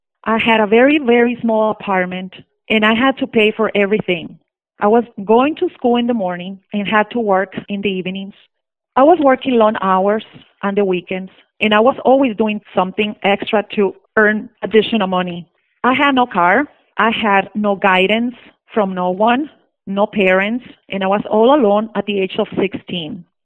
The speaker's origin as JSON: {"language": "English", "country": "Mexico", "moved": "yes", "lives_now": "Chicago, United States", "said": "I'm from Chicago, Illinois, originally from Mexico."}